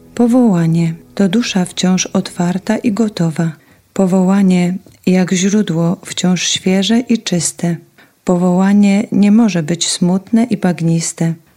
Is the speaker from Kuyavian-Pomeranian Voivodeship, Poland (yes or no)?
no; Tarnówka, West Pomeranian Voivodeship, Poland; now in Schoenstatt, Germany; Pochodzę z diecezji koszalińsko-kołobrzeskiej, z małej parafii Tarnówka. Aktualnie jestem w Niemczech, w Szenstadt